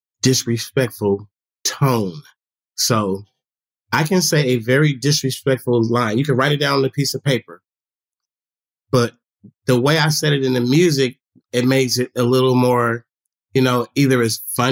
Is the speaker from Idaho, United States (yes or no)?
no; California, United States; Like, we're from the Bay.